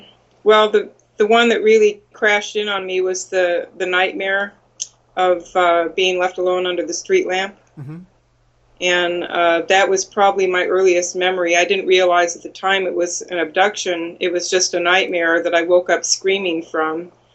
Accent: Ohio, United States; also born or lived in California; Well, kind of two places. I was born in Southern California, lived there till I was about 11 years old, and then moved to Ohio.

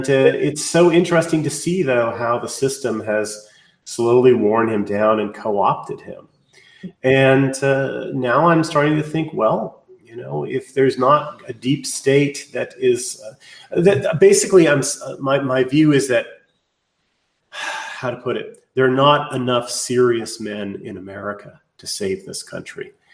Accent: United States; And, you know, I, being an American, being patriotic, I feel duty bound, for instance, to try and save my society from catastrophe.

